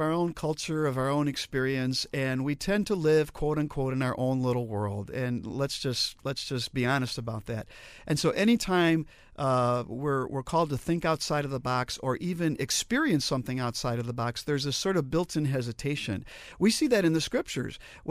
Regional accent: Chicago, Illinois, United States; I come from Chicago, and there's a lot of Irish folks in Chicago.

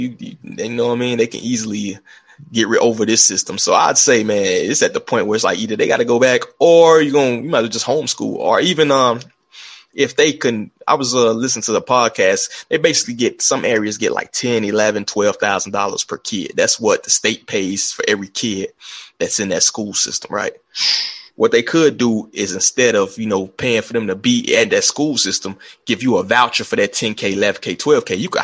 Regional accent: Chicago, Illinois, United States; I'm from Chicago, right? In Chicago, this is this might be the safest place for these kids to be in some of these neighborhoods, right?

